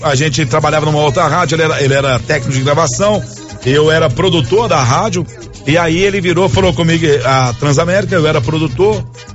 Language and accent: Portuguese; Brazil; Eu sou brasileiro total.